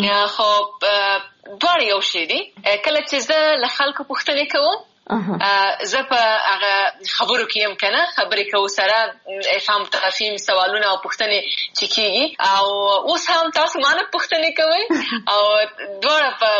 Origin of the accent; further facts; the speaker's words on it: Kabul, Afghanistan; also born or lived in Laghman; زه د افغانستان یم، خو بیا په افغانستان کې د لغمان ولایت یم. په کابل کې زیږیدلی یم، کابل کې مې ژوند کړی دی، ښوونځی مې هم په کابل کې لوستی دی، پوهنتون مې هم په کابل کې لوستی،